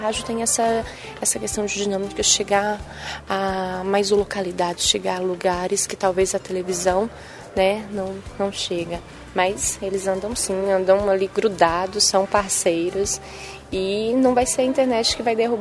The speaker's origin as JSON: {"language": "Portuguese", "region": "Bahia", "country": "Brazil", "accent": "Northeastern Bahian", "said": "Né, falava aquela coisa de nordestino, de baiano"}